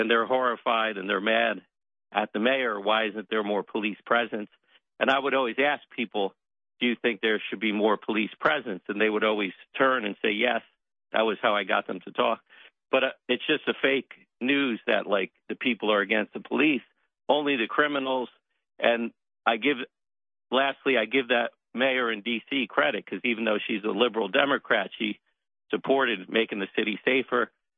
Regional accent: South Orange, New Jersey, United States; where I grew up in South Orange, next to Newark

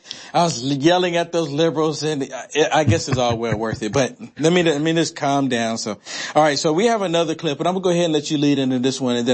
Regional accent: California, United States; now in Austin, United States; because I came from California to Austin, Texas

